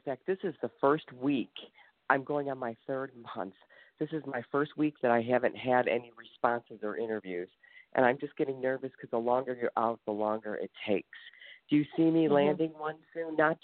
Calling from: Ohio, United States; Ohio. It's snowing.

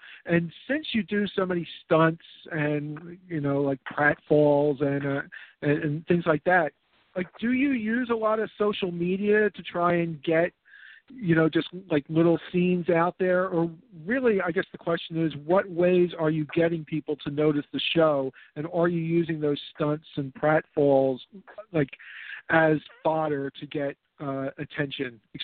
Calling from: Philadelphia, Pennsylvania, United States; Hey, Simon. … calling from Philadelphia.

